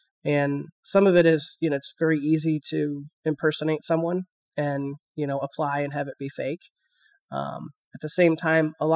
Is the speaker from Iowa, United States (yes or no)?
yes; Iowa, United States; we're hayseeds from Iowa, so you know, we might be a little bit secluded.